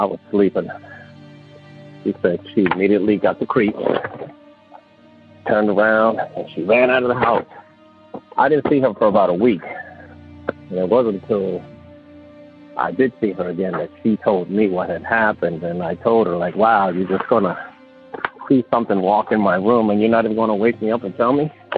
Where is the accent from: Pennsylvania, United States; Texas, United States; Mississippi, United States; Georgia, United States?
Pennsylvania, United States; Philadelphia; I had called last week for the first time. I'm from Philadelphia